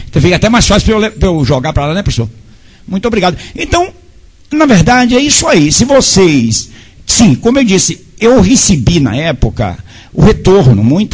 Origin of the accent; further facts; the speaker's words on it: Bahia, Brazil; Não, mas eu sou baiano. Baiano sempre se acha na esquina.